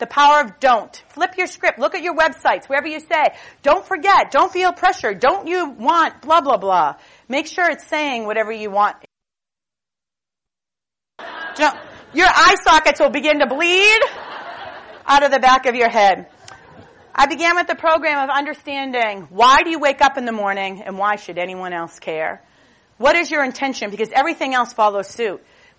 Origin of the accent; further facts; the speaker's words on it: Boston, Massachusetts, United States; As an Irish Catholic kid growing up in Boston